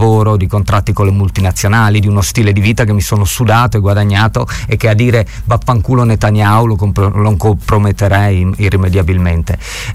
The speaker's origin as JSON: {"language": "Italian", "region": "Friuli-Venezia Giulia", "country": "Italy", "said": "io non ho mai voluto fare l'elegia dell'essere friulani o dell'essere carnici. non mi è mai importato. Io amo la mia terra, amo la mia gente"}